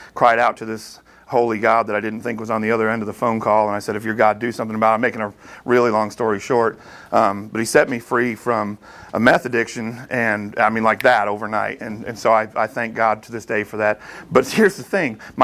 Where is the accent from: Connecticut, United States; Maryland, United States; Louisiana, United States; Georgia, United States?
Connecticut, United States; I grew up in Connecticut, and we had the Peabody Museum over at Yale that had awesome dinosaur fossils